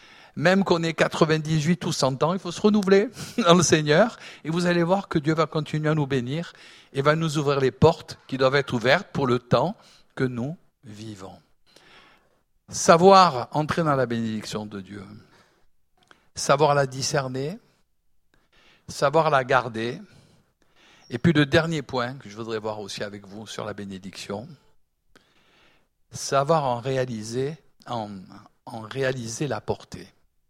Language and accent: French; Nice, Provence-Alpes-Côte d'Azur, France; born there; Elle est revenue sur Nice, c'est pour ça que je suis né à Nice.